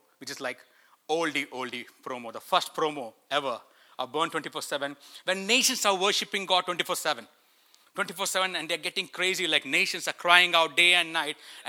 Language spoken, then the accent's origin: English; India; And he began to ask me, hey, so where you're from? I said, I'm from India.